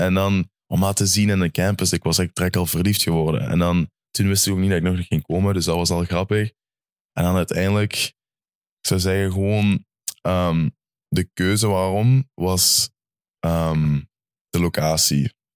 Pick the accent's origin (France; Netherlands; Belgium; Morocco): Belgium; now in New Jersey, United States; ik ben ook van België naar gekomen